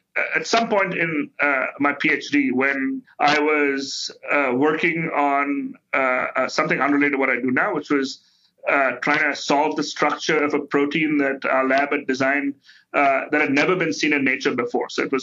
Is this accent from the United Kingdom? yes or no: no; India; So I grew up in India.